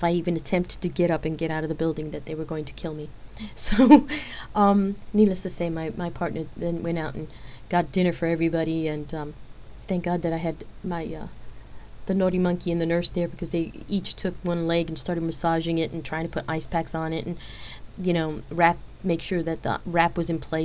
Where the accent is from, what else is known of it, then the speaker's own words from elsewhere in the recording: New York City, New York, United States; But to be in New York City, my hometown, to be there amongst all these thousands and thousands of people